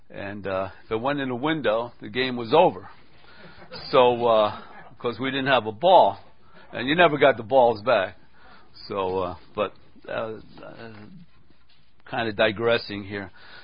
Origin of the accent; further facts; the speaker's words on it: Bronx, New York, United States; And growing up in the Bronx there, I had a friend named Ephraim.